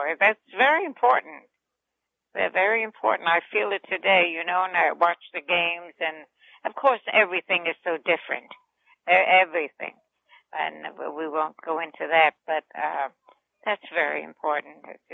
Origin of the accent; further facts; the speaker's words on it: Brooklyn, New York, United States; born there; I was born in Brooklyn